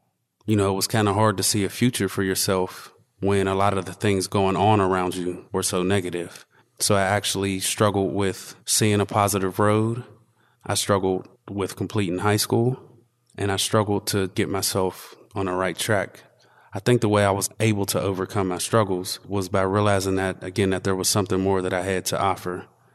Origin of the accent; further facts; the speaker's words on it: Wilkinsburg, Pennsylvania, United States; I grew up right here in Wilkinsburg on North Avenue, right behind the high school, and I lived here till I was about 15.